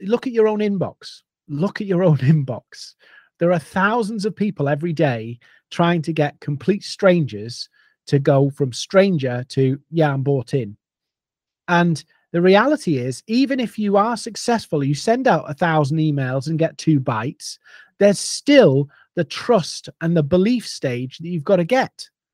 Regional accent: United Kingdom; me being a Brit

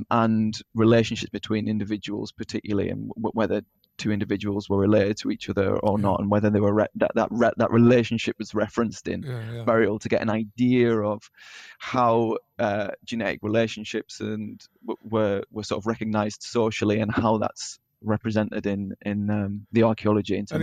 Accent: Burnley, North West England, United Kingdom; I'm originally from Burnley in East Lancashire.

